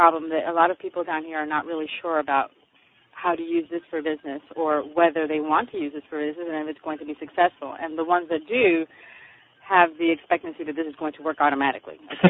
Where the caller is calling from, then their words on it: Puerto Rico; I'm calling from Puerto Rico.